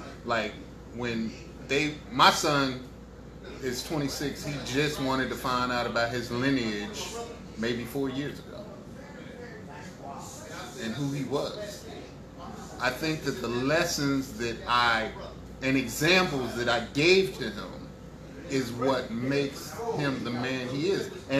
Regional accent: Mobile, Alabama, United States; I was raised in the South.

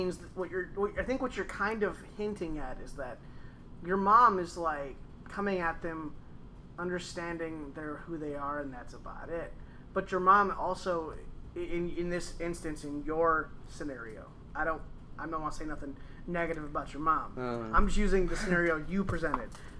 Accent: Detroit, Michigan, United States; I'm about half because I grew up out in Detroit, like terrible areas, always moving, always, you know, getting into trouble.

